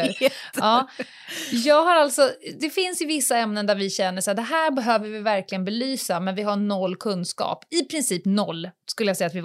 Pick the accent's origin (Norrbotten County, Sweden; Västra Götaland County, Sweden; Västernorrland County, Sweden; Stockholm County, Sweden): Stockholm County, Sweden; Stockholm; Har jag någon gång markerat mig mer som en stockholmare? Så fort jag hamnar utanför tullarna, då är jag abroad.